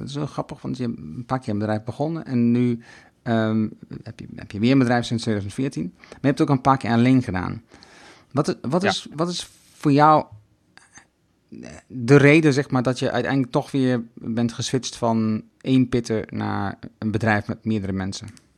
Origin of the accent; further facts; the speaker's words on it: United States; Dutch is a second language; Ja, dat hoef ik allemaal niet van mij als Amerikaans